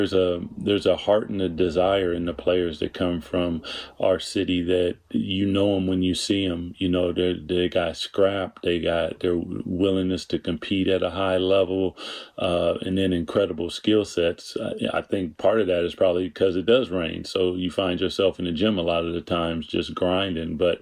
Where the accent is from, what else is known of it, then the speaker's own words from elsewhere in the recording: Seattle, Washington, United States; growing up in Seattle, just being able to go outside, live outside, have so much fun.